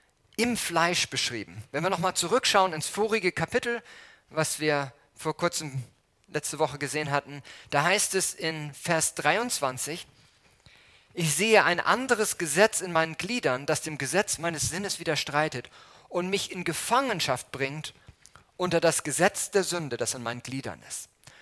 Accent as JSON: {"language": "German", "region": "Hamburg", "country": "Germany", "said": "In Hamburg, wo ich herkomme, gibt es eine Straße"}